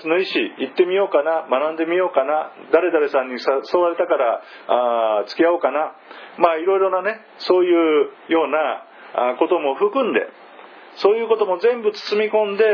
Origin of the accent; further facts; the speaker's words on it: Tokyo, Japan; born there; 私はもともとは東京都に生まれましたけれども、